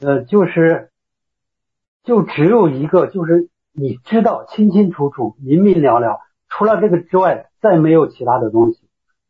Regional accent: Xi'an, Shaanxi, China; 我介绍一下吧，我是西安的

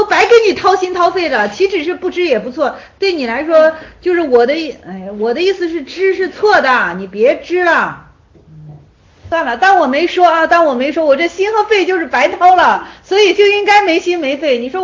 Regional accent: Shenzhen, Guangdong, China; 你是深圳人，我也是深圳人，咱两个同在平安大厦底下长大，同一片蓝天。

